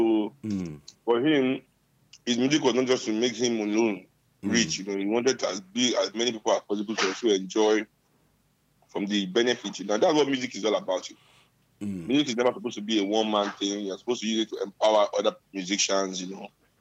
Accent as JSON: {"language": "English", "town": "Calcutta", "region": "West Bengal", "country": "India", "tie": "born or raised there", "said": "you know, I grew up in Calcutta."}